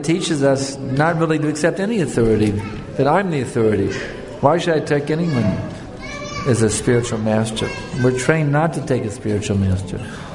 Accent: South Africa; I came all the way from South Africa to attend this program.

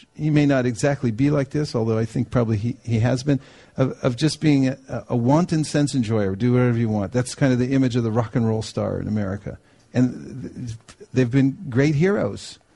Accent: California, United States; I grew up around the San Francisco Bay Area

